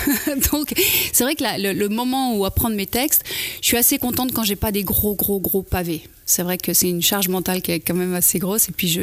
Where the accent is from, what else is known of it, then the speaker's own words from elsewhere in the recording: Geneva, Switzerland; moved away as an adult; also born or lived in Paris; j'ai grandi à Genève. Et je savais que je voulais être actrice depuis toujours. Et à 20 ans, je suis partie pour Paris